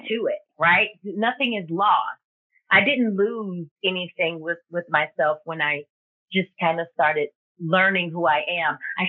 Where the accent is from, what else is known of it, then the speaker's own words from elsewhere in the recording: the South, United States; Yeah, but it's like, it goes against everything I was raised. I was raised in the South.